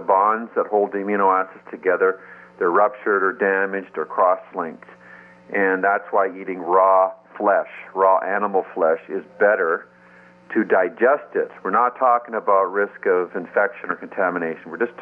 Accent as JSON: {"language": "English", "town": "Calgary", "region": "Alberta", "country": "Canada", "tie": "born or raised there", "said": "I grew up with magpies in Alberta, in Calgary."}